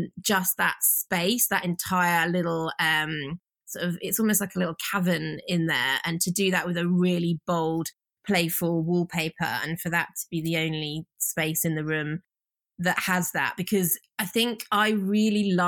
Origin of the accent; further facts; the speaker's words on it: Birmingham, West Midlands, United Kingdom; accent: neutral; I have quite a sort of a neutral accent. But yeah, I'm actually from Birmingham, right in the middle of England.